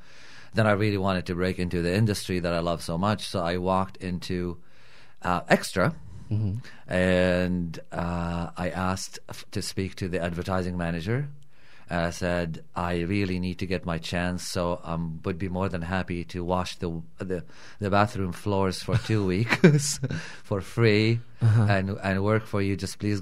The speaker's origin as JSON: {"language": "English", "country": "Kuwait", "tie": "born or raised there", "moved": "as an adult", "lives_now": "Canada", "said": "I am Lebanese with a bit of Italian and was born in Kuwait."}